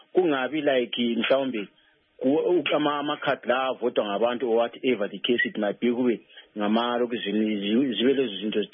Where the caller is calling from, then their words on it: Botswana; I'm calling from Botswana.